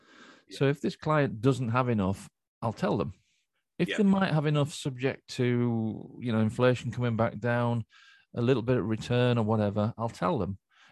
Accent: Yorkshire and the Humber, United Kingdom; as a Yorkshireman

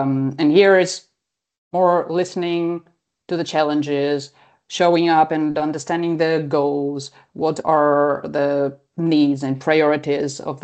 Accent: Russia; English is a second language; moved away as an adult; now in France; So originally I'm from Russia, and I spent the largest part of my career there. But like 6 years ago, I moved to France, and I work here since.

